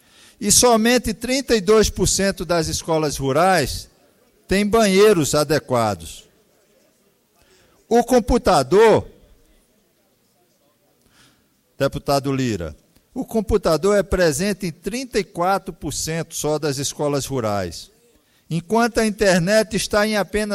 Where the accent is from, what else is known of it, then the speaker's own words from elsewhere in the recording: Northeast Region, Brazil; nós que somos nordestinos, sabemos das dificuldades, principalmente a mim, que nasci no sertão